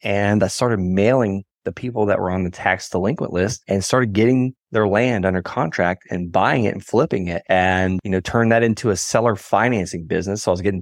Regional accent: Okeechobee, Florida, United States; You know what? I'm from Okeechobee, Florida, and we have cattle.

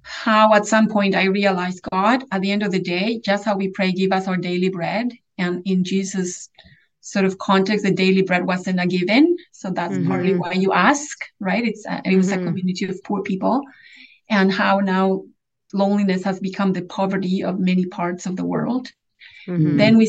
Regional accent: Bolivia; I'm from Bolivia

